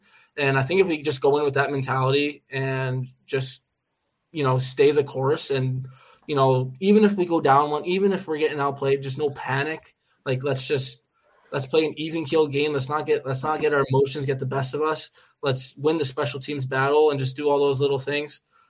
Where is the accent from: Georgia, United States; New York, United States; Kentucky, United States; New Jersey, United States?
New Jersey, United States; It's funny because I'm from New Jersey, the state of New Jersey, and when I went to Orlando, I think I saw more New Jersey license plates than I do back home.